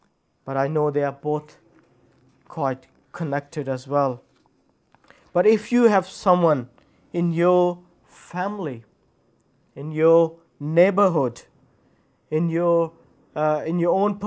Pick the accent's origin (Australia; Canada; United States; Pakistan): Pakistan; Because I'm from Pakistan, I have seen pastors going around carrying oil and anointing people